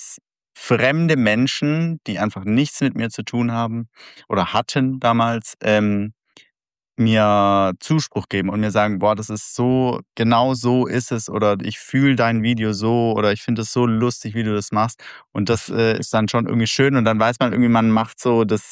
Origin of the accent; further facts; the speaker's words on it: Albstadt, Baden-Württemberg, Germany; moved away as an adult; Ich bin in Albstadt auf der Schwäbischen Alb aufgewachsen, habe da mein Leben verbracht bis zum Abi.